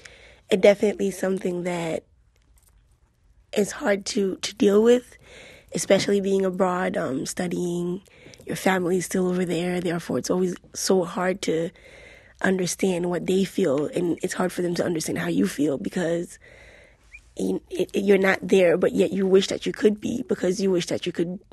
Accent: Haiti; now in United States; I grew up in Haiti and went to school in Haiti

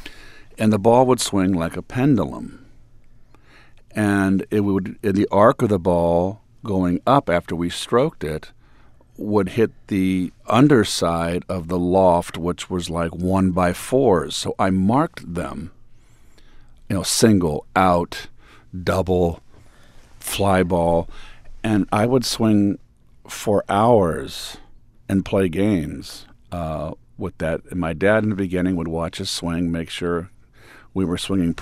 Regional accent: California, United States; born or raised there

